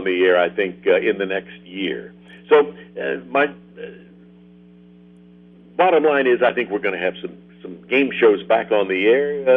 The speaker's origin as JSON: {"language": "English", "town": "Jackson", "region": "Tennessee", "country": "United States", "tie": "born or raised there", "also_born_or_lived": "Memphis", "lives_now": "Los Angeles, United States", "said": "And my Sunday school teacher gave me my first job in Jackson, Tennessee, which was my hometown."}